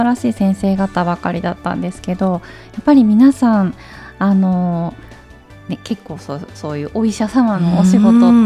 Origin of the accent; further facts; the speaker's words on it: Minamiashigara, Kanagawa, Japan; あの私の地元が神奈川県の南足柄市という小田原市の隣にあるところなんですけど、